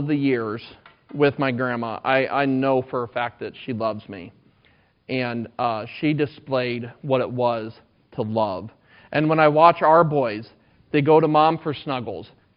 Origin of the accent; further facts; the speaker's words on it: Sigourney, Iowa, United States; we grew up across the road from my grandparents. And my mom lives up by Fort Dodge, and so we grew up in Sigourney.